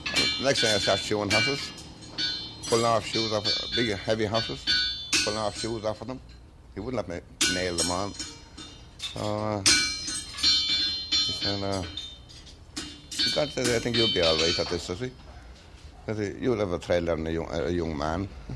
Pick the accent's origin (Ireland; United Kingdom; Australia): Ireland; Kessery, Connacht; From Roscommon. I was born in Kessery, in County Roscommon.